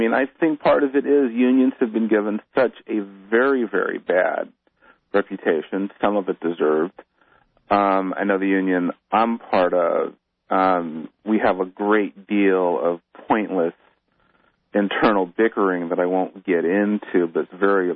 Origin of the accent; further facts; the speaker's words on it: California, United States; Oh, I'm from Northern California, like CB.